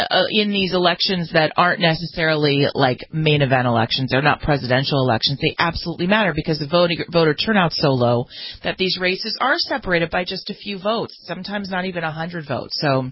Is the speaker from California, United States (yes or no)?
yes; California, United States; But I'll tell you, in California, my home state, I didn't actually have to vote on.